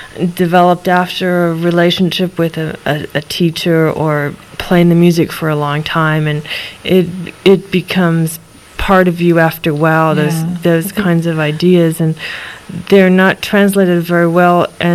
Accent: United States; Since being Japanese American, there's the situation with this kind of ambiguity towards one's culture.

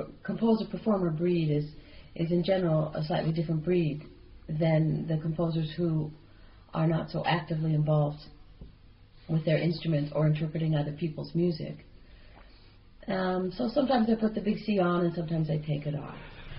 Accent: United States; moved away as an adult; now in Netherlands; Well, I grew up in America, in the United States, and about 6 years ago came over to Holland.

